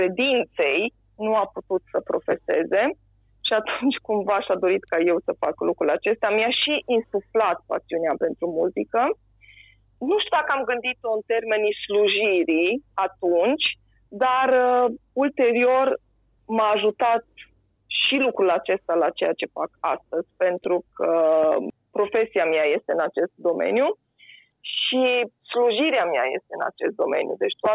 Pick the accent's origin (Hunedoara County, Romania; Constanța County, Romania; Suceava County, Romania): Hunedoara County, Romania; Hunedoara; born there; M-am născut în Hunedoara, chiar în orașul Hunedoara, într-o familie de credincioși baptiști.